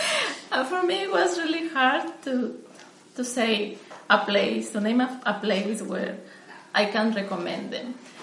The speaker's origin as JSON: {"language": "English", "country": "Mexico", "second_language": "English", "lives_now": "United States", "said": "Yes, I am from Mexico. And I think I know a little bit about Mexican cuisine."}